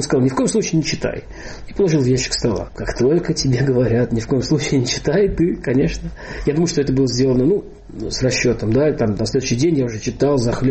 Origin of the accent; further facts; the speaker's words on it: Moscow, Russia; also born or lived in Tuapse; Я родился в Туапсе. И в возрасте один там месяц или меньше был перевезен уже в Москву.